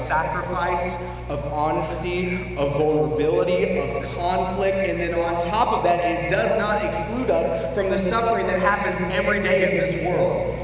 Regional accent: Jacksonville, Alabama, United States; I am from Jacksonville, Alabama. I grew about an hour and a half away from Tuscaloosa. Alabama football is a religion.

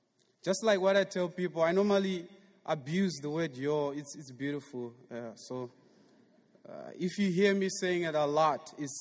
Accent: Harare, Zimbabwe; moved away as an adult; I'm from Zimbabwe, Harare, which is the capital city of my country. But I've been here since August 2008

